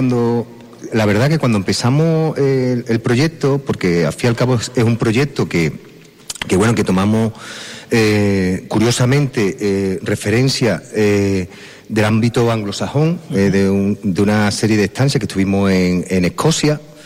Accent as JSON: {"language": "Spanish", "town": "Gilena", "region": "Andalusia", "country": "Spain", "said": "en mi época de estudiante, cuando yo estudiaba en Sevilla, yo decía, ¿de dónde eres? Y decía, de Gilena. Y me decían, ¿de Guillena? De Gerena, digo, vamos a ver. De Gilena, tenía que decir, entre Estepa y Osuna."}